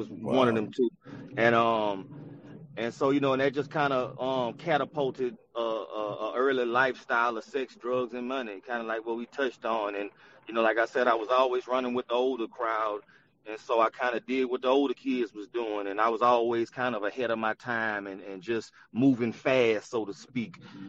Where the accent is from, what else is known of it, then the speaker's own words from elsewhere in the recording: Baton Rouge, Louisiana, United States; And of course I'm from Baton Rouge.